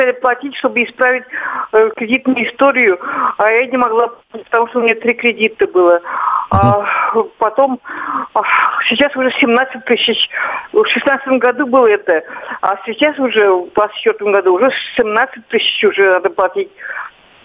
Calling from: Chuvashia, Russia; Я из Республики Чувашия.

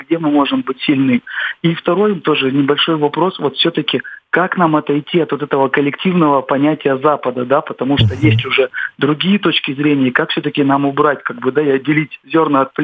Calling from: Khabarovsk, Khabarovsk Krai, Russia; я звоню из Хабаровска.

